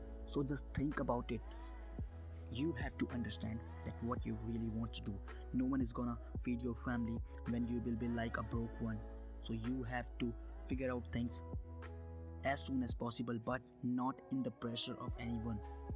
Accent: India; English is a second language; As everybody you know, I'm from India, so the Indians will know this thing

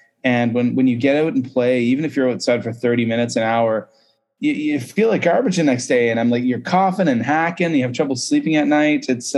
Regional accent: Canada; now in China; I am a Canadian living in China playing Mundy.

